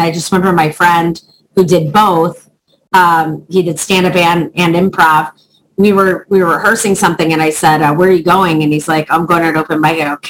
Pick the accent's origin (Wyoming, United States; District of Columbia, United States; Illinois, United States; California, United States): Illinois, United States; Chicago; However, I started in Chicago. I'm from Chicago. I started in Chicago doing Second City, which is like the SNL of Chicago.